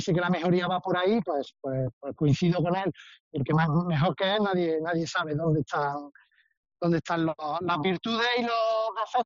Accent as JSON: {"language": "Spanish", "town": "Córdoba", "region": "Andalusia", "country": "Spain", "also_born_or_lived": "Albacete", "said": "me encanta Córdoba, soy cordobés y mi ciudad me encanta, pero sinceramente también te digo que el tiempo que estuve viviendo allí en Albacete fueron 3 años muy, muy bonitos"}